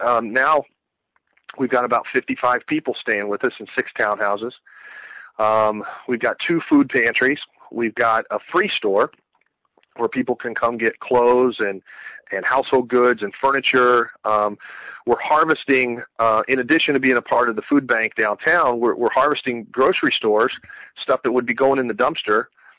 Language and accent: English; Mexico; You know, I grew up in Mexico.